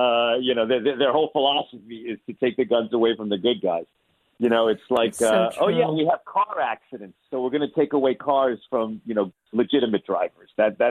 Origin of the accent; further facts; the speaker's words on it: New York, United States; But please, New Yorkers, and I grew up in New York, vote against this man.